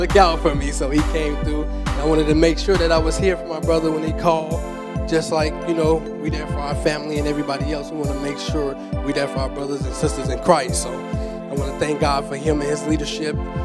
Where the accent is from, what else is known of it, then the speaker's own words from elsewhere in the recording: Chicago, Illinois, United States; So I come from the streets, though. I'm from Chicago, Illinois. I was Southside Wild Hunters.